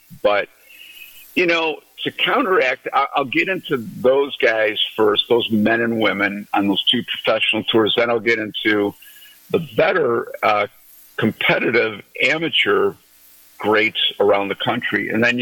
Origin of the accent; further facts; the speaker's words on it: Holland, Michigan, United States; a private club I designed in my hometown of Holland.